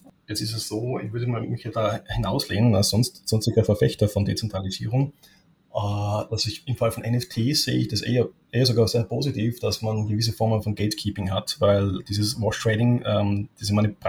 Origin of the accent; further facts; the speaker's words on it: Tyrol, Austria; Ich bin Tiroler, ergo kannst du mit mir nicht viel mit Fußball anfangen